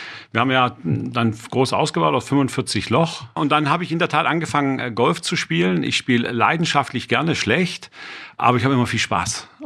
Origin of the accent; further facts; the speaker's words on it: Baden-Württemberg, Germany; ich bin 53 Jahre, verheiratet, 3 Kinder, 1 Hund, habe ein Haus und jetzt ratet ihr alle, was ich bin Schwabe.